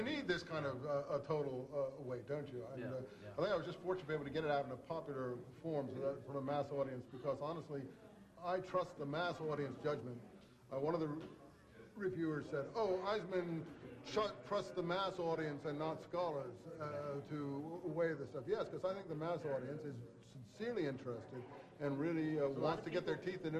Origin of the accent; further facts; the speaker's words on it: New Jersey, United States; I'm from New Jersey.